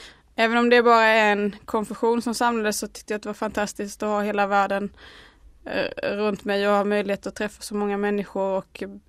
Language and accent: Swedish; Småland, Sweden; teologistuderande från Uppsala och prästkandidat för Skara stift, men jag kommer från Småland.